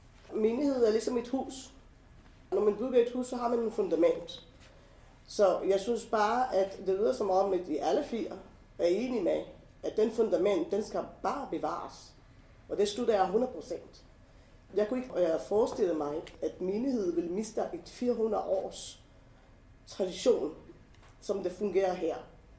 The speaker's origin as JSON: {"language": "Danish", "country": "Israel", "tie": "born or raised there", "said": "som er født og opvokset i Israel"}